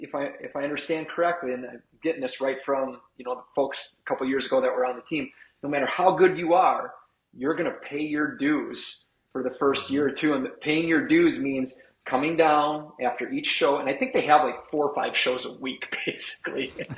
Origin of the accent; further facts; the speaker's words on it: Wisconsin Rapids, Wisconsin, United States; I did, but I was actually from Wisconsin Rapids at that time, living just out down the road from the river site that the aqua skiers were on.